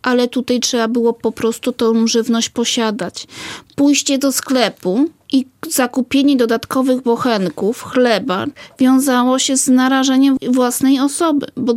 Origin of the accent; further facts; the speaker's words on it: Świętokrzyskie Voivodeship, Poland; Jesteśmy z Kieletczyzny